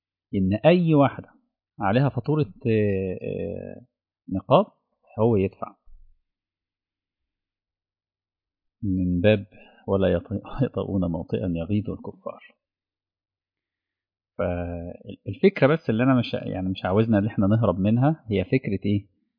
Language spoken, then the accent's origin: Arabic; Egypt; مستشفى الدمرداش عندنا في مصر وقف